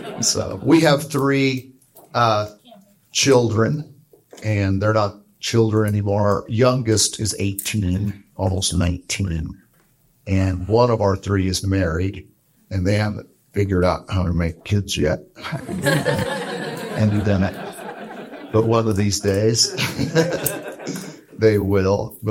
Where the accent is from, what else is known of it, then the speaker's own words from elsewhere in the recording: Boise, Idaho, United States; This is my wife, Amy. We are from Boise.